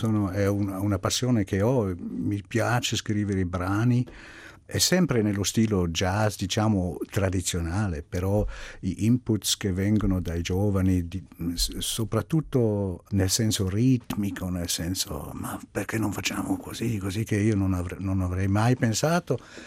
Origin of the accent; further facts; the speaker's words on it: Zug, Switzerland; io sono cresciuto a Zug, io sono cresciuto nella Svizzera tedesca, allora da bambino parlavo ancora meglio l'italiano. Adesso mi mancano qualche volta le parole.